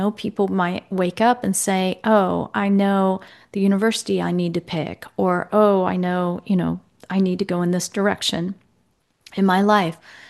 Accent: United States; Now, I have, growing up in America, a certain idea of what a czar represents and means

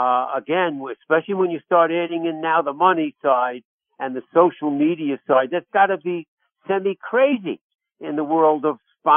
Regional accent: New York, United States; accent: New York; that's why I like mixing my New York accent with all my different guests

